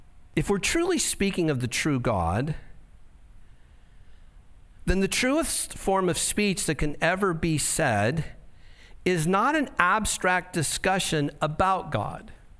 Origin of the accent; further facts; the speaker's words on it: Santa Ana, California, United States; I'm from Santa Ana. I don't see stars. You know, we don't have stars around here.